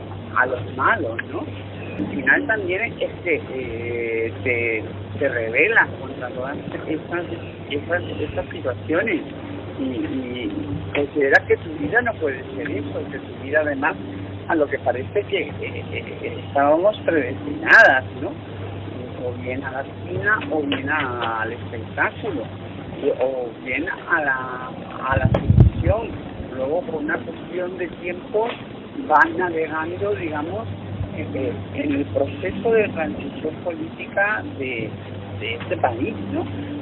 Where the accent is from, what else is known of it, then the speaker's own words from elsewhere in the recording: Canary Islands, Spain; moved away; yo cuando me fui de mi pueblo, en el sur de Tenerife, era para no volver nunca jamás.